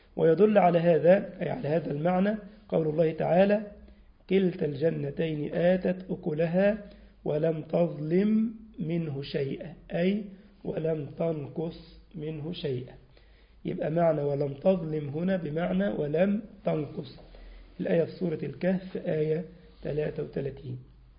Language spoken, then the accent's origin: Arabic; Egypt; حتى عندنا في مصر يقول لك مثلا يكون فلان كده قوي يقول لك فلان ده عافي